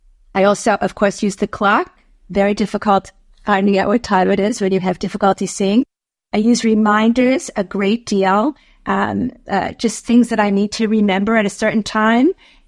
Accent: New York, United States; I am from New York.

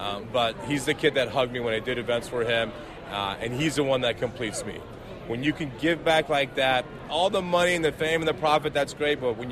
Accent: Dayton, Ohio, United States; so this is my second home growing up in Dayton, Ohio.

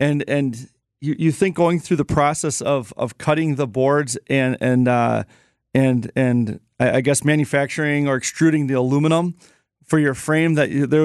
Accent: Wisconsin, United States; like my brother and I are the owners, but we grew up in Wisconsin. We're not going anywhere.

